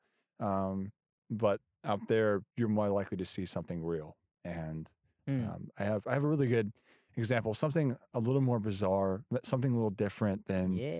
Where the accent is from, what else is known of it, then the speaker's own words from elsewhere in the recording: United States; I'm just I'm just this American guy that's, it's cool that I'm there because I'm American. I'm in like this country no one's ever heard of.